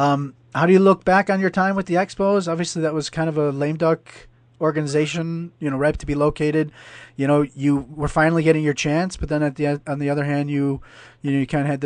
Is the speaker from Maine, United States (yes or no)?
no; Chicago, Illinois, United States; I'm a Chicago, from Chicago, and you know, I can't even imagine what it would be like to have the Cubs against the White Sox in a World Series.